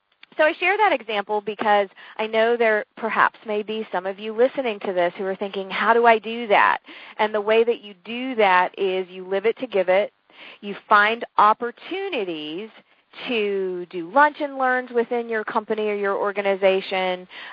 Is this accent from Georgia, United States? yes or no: yes; Savannah, Georgia, United States; And she lives down in Savannah, Georgia, which is my hometown.